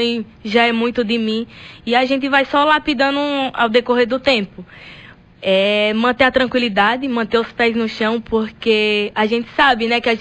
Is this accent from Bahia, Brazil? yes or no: yes; Campo Formoso, Bahia, Brazil; Minha cidade natal é Campo Formoso, mas, como diz, eu acho que meu umbigo também foi enterrado em Jaguarari